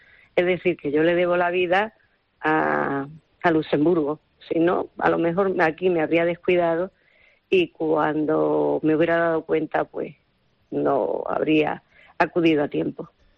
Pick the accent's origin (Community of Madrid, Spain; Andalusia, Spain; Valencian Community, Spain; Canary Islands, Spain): Andalusia, Spain; Málaga; also born or lived in Melilla; Bueno, nací en el norte de África, en Melilla, pero eché los dientes en Málaga.